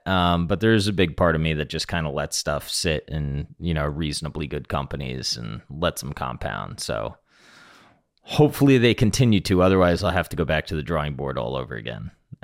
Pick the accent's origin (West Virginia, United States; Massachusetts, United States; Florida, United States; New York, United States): Florida, United States; or I grew up in Florida, right? Like beachfront real estate.